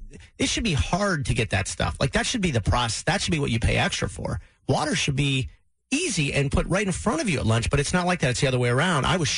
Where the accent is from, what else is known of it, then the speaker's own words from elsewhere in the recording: Maryland, United States; I wrote a letter in fifth grade I grew up in Maryland, to our county executive because our school lunches were awful.